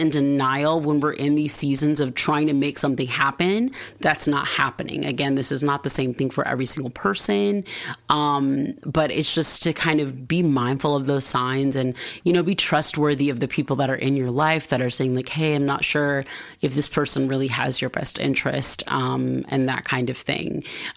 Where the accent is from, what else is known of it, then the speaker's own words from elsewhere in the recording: the South, United States; And, you know, I'm from the South. So like people want to go hunting.